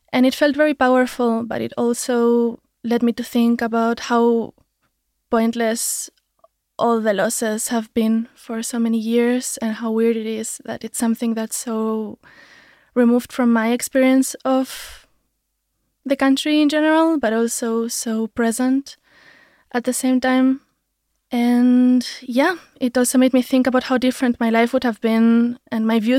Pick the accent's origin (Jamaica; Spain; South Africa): Spain; I grew up in Spain. My dad is Jewish and my mom is Christian. Both of them are atheists.